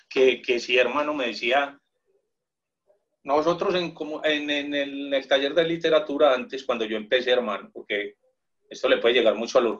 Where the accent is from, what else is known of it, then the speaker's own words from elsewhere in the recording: Antioquia, Colombia; que cambiaron en mi barrio, que yo soy de Aranjuez